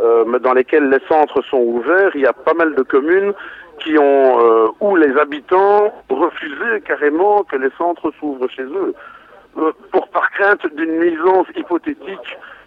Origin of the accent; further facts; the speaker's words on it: DR Congo; nous, en tant que Congolais, nous sommes un peu particuliers, vu les rapports historiques et économiques, etc., qui existent entre la Belgique et nous.